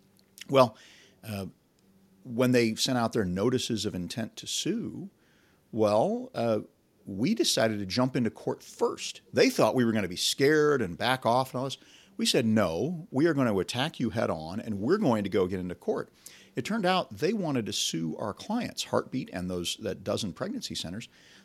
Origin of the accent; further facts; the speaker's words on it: Illinois, United States; I came from Illinois where I've seen people, you know, this issue is very hot in a more blue state.